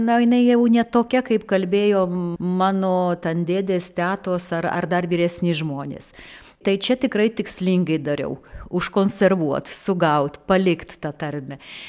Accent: Alytus County, Lithuania; born there; aš būtent gimiau čia, ant Seivų ežero kranto, na, šioje sienos pusėje ir būdama lietuvė galėjau nuo pat mažens, aišku, ir pasinaudota galimybė per lenkų kalbą susipažinti su lenkų literatūra, su lenkų kultūra.

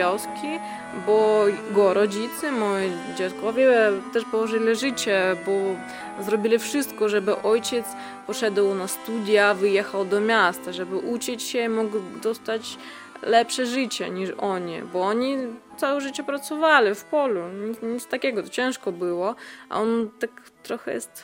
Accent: Russia; now in Poland; Też jestem Rosjanką, bo wychowana w Rosji i będę Rosjanką zawsze, ale charakter okazało się, przeniósł się przez krew.

